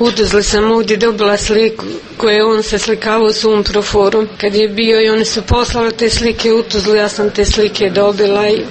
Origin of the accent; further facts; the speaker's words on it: Konjević Polje, Republika Srpska, Bosnia & Herzegovina; born there; Rodom sam pod Konjović polje, u Glogovoj sam bila udata.